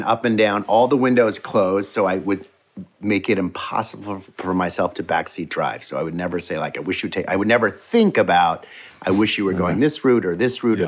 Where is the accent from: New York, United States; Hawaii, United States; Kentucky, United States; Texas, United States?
New York, United States; Dobbs Ferry; also born or lived in Los Angeles; Well, I was born in LA. I lived here till I was five, and then I grew up in New York. I grew up until eighth grade. I went to public school in Dobbs Ferry in Westchester.